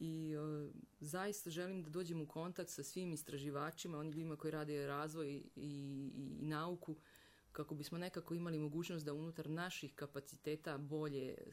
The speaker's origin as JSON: {"language": "Serbian", "region": "Republika Srpska", "country": "Bosnia & Herzegovina", "said": "na teritoriji Bosne i Hercegovine, kod nas u Republici Srpskoj"}